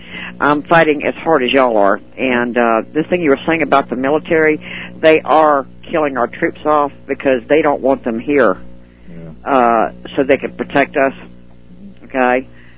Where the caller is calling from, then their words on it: Florida, United States; No, I'm calling from Florida.